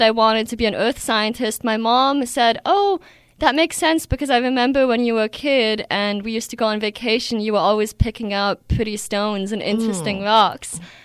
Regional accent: Switzerland; moved away; growing up in Switzerland, I never really thought about it because I kind of took it for granted.

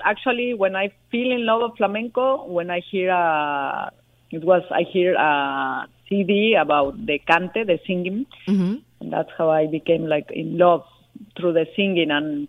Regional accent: Guadalajara, Jalisco, Mexico; English is a second language; also born or lived in Torreón / Mexico City; I was living in Guadalajara in Mexico. I'm from Mexico. Mm-hmm. From Torreón, but then I grew up in Guadalajara, and then later I moved to Mexico City because it was more kind of more professional, no?

